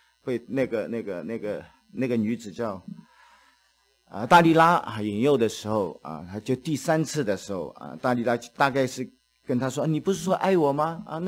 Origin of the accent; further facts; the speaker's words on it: Shanghai, China; 我是从上海来的啊，我们上海人啊有的时候不太好啊